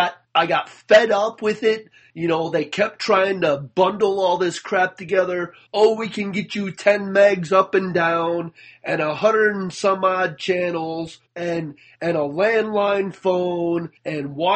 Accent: United States; Mr. Old School being a Canadian, myself … being American, we have two different perspectives as we always do.

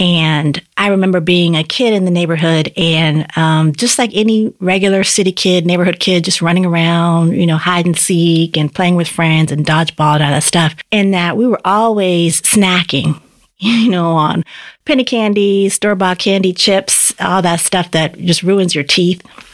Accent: Boston, Massachusetts, United States; because I grew up in Upham's Corner. That's where I was a kid.

